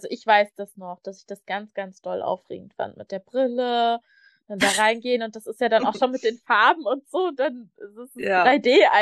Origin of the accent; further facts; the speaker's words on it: East Germany, Germany; denn wir sind ja in der DDR aufgewachsen.